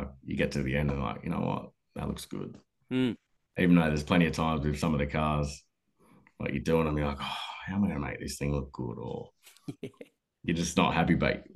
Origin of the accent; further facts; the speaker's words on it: Newcastle, New South Wales, Australia; is from Adelaide and I'm from Newcastle, so obviously we've